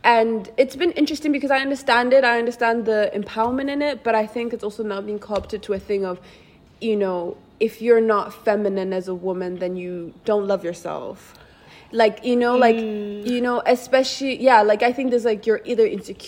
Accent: South Africa; Like growing up in South Africa, I never was like

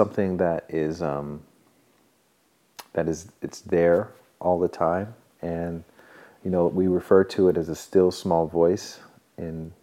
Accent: Alabama, United States; But there was nothing, I'm from Alabama, and there's nothing that people can relate to when they hear that.

